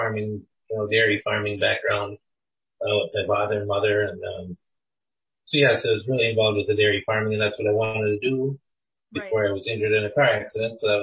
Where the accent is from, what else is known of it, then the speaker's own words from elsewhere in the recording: Barneveld, United States; A small rural community. A lot of my friends and families were from farming backgrounds